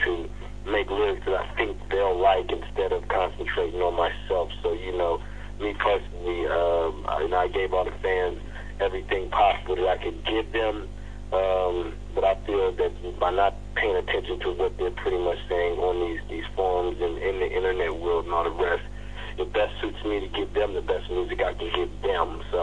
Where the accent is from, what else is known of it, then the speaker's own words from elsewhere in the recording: Compton, California, United States; I'm from Compton, man. I barely just started one in New York.